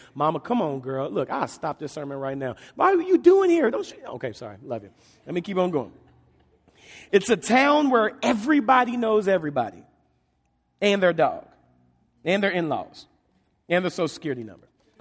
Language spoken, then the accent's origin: English; Malden, Missouri, United States; So I grew up in the Boot Hill, Malden, Missouri. It's a small farming town. And again, in southeast Missouri, it's a town full of rice, cotton, bean, and wheat fields.